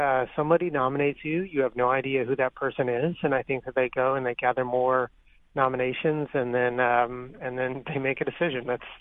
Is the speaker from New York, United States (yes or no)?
no; Winslow, Arizona, United States; Well, I'm a guy that grew up in small town Arizona, and when I think of home, I think of my hometown, which is Winslow, Arizona